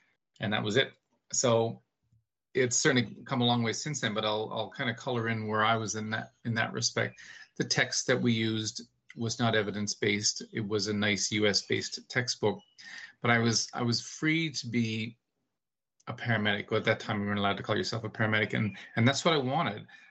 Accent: East Coast, Canada; I'm from Canada, East Coast of Canada, and I've been a paramedic. This is my 31st year.

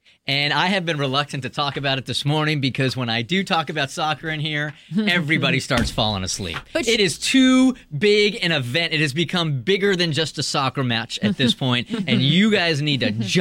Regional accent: United States; I, as an American, am so proud of the way these guys are playing

